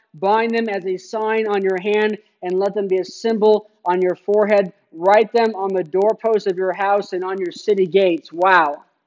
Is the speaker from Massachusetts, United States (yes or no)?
no; Phoenix, Arizona, United States; We have different mountains around Phoenix. I grew up in Phoenix in the mountains.